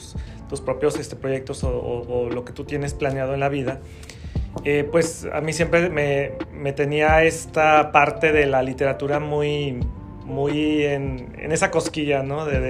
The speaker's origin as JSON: {"language": "Spanish", "town": "Guadalajara", "region": "Jalisco", "country": "Mexico", "tie": "born or raised there", "said": "yo nací en la ciudad de Guadalajara, Jalisco, en México. Soy tapatío, 100%. Entonces, casi toda mi vida, prácticamente toda mi vida he residido en Guadalajara y todos mis estudios han sido también en la ciudad."}